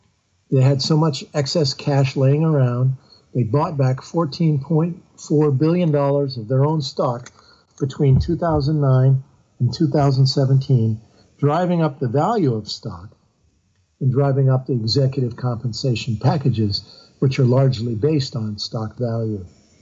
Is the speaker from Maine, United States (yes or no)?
yes; Bath, Maine, United States; They make destroyers in my hometown of Bath.